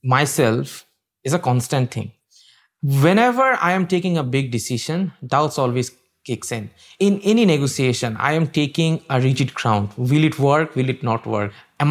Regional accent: Bangladesh; I'm from Bangladesh.

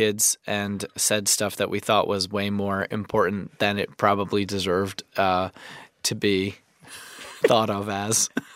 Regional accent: New York, United States; as a New Yorker, I was kind of like, all right, go ahead.

